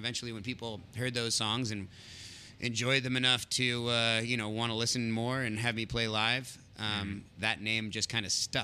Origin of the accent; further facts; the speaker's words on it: San Francisco, California, United States; Born and raised in San Francisco.